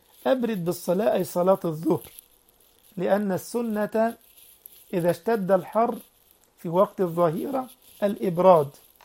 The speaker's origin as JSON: {"language": "Arabic", "country": "Egypt", "said": "كان عندي أسبوع دعوي في بلدنا مصر"}